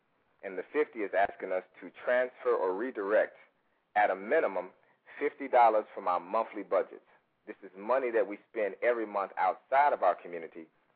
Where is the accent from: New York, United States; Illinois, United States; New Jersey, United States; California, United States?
Illinois, United States; Chicago; now in Atlanta, United States; Originally from Chicago, Illinois. That's my hometown, Southside, so it was good to just get some of that vibe this afternoon here in Atlanta, Georgia.